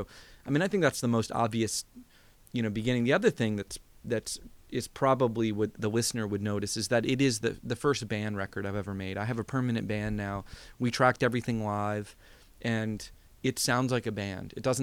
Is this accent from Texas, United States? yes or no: no; Gainesville, Florida, United States; also born or lived in Jacksonville, United States; I mean, I grew up in Gainesville, Florida, in Jacksonville, Florida.